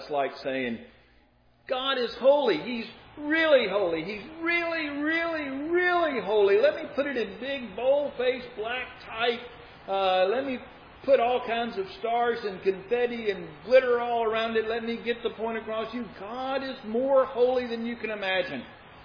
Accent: Moss Point, Mississippi, United States; I can remember when I was growing up in Moss Point, we had no Mississippi television stations down there.

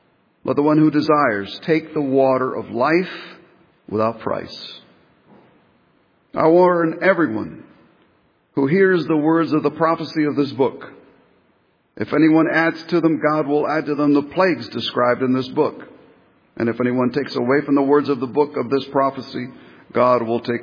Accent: Miami, Florida, United States; When I was a teenager growing up in Miami

